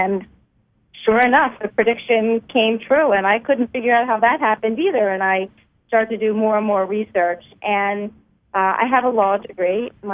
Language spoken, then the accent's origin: English; New York, United States; I'm from Nassau County in Long Island, in New York.